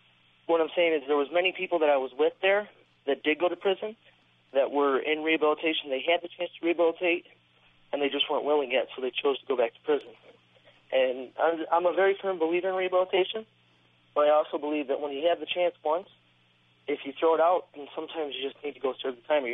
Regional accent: Watertown, New York, United States; I'm from Watertown, New York, like you said

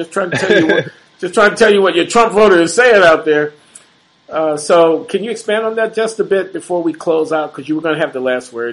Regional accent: Chicago, Illinois, United States; That's the kind of community that I grew up in on the South Side of Chicago.

